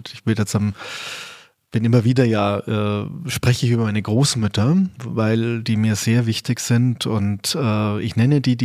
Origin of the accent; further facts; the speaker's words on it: Regensburg, Bavaria, Germany; born there; also born or lived in Garmisch-Partenkirchen; Ich bin ja in Regensburg geboren